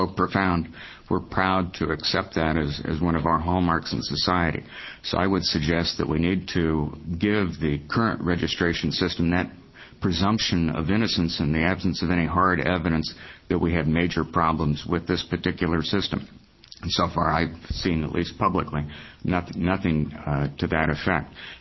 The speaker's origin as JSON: {"language": "English", "region": "Oregon", "country": "United States", "tie": "born there", "said": "My background is I am an infantry veteran. I was born here in Oregon."}